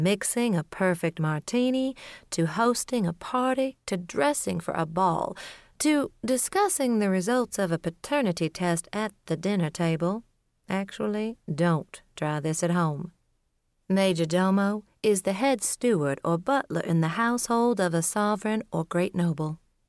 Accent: Virginia, United States; also born or lived in Florida / Washington, D.C. / New York; I'm a Southerner. I was born in Florida, grew up in Virginia, and subsequently lived in Washington, D.C. and New York

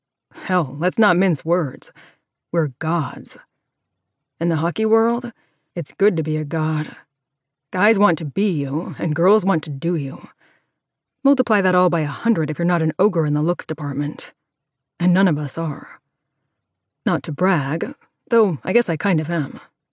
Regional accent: Minneapolis, Minnesota, United States; I went to Minneapolis, my hometown, to sulk.

